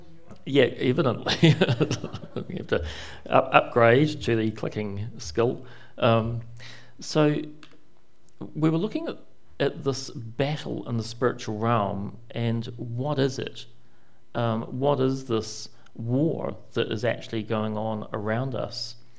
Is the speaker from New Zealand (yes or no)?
yes; Wainuiomata, Wellington, New Zealand; I grew up in Wainuiomata. Martial. I was born here, lived here till 1980, and then moved into Wellington until 2014, when I came back to Wainuiomata Martial